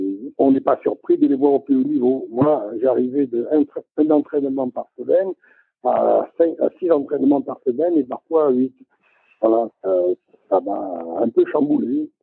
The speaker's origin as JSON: {"language": "French", "town": "Nice", "region": "Provence-Alpes-Côte d'Azur", "country": "France", "tie": "born there", "said": "mon grand-père est né en Italie, mon père est né à Nice, et moi, je suis né à Nice."}